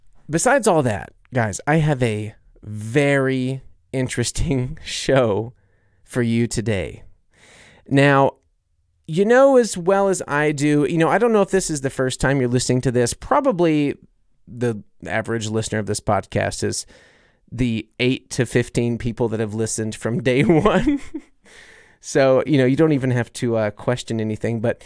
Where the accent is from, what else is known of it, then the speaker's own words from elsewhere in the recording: the South, United States; Okay, you know, I'm from the South. God forbid a Southern boy talks about a little bit of mayonnaise.